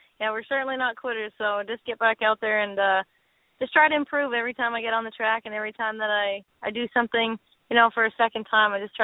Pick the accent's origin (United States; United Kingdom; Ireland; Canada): Canada; Summerland, British Columbia; I grew up in Summerland, which is, it's pretty southern British Columbia, west coast. It's a very nice place there. It's in the valley.